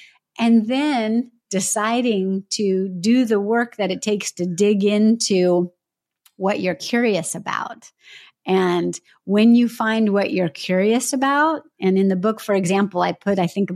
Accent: California, United States; I'm from California, helpful for me, maybe helpful for anyone, I don't know.

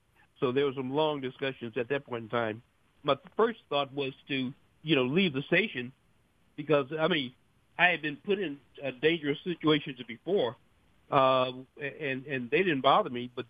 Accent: Memphis, Tennessee, United States; I was raised in Memphis, Tennessee, and top jock in Memphis was a gentleman named Nat D. Williams, who also was my Sunday school teacher and my 12th grade history teacher.

